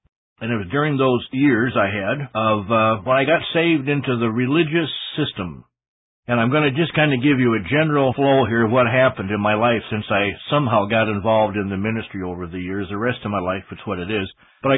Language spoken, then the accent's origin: English; South Dakota, United States; From the beginning, I was born in here in South Dakota, 1950. And I have many memories back there. I go back to 480 Colorado, where I grew up in that one house.